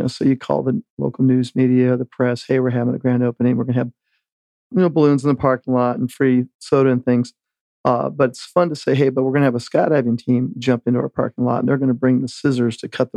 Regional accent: Arizona, United States; Sure. As you know, I grew up in Arizona.

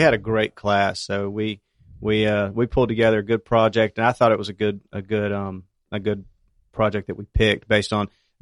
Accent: Prattville, Alabama, United States; I'm from Prattville, Alabama, so me and Scott are Alabama boys.

